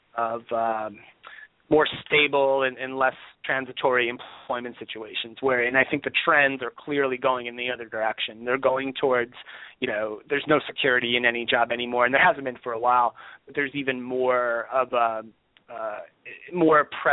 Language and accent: English; New Jersey, United States; in New Jersey, my home state. So she was awesome.